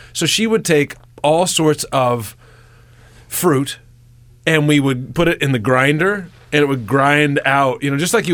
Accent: Greenwood, Indiana, United States; I'm from Greenwood.

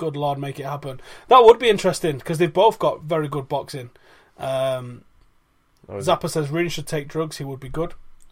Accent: Manchester, North West England, United Kingdom; Yeah, because I'm from Manchester and he lives in Manchester.

